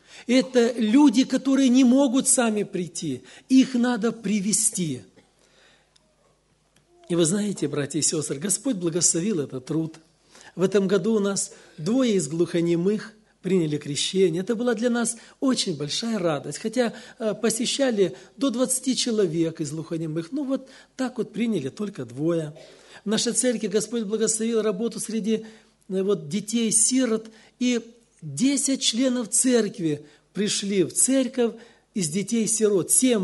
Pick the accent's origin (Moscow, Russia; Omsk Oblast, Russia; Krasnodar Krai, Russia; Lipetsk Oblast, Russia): Krasnodar Krai, Russia; Kurganinsk; Я приехал из России, город Курганинск, Краснодарский край, там совершаю служение.